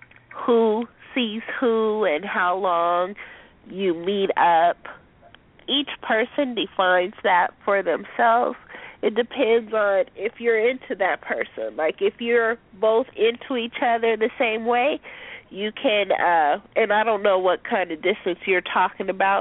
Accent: California, United States; I'm from California.

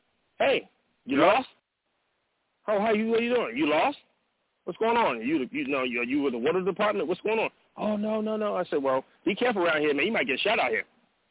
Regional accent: Compton, California, United States; I grew up in Los Angeles, California, in the city of Compton, of Los Angeles County.

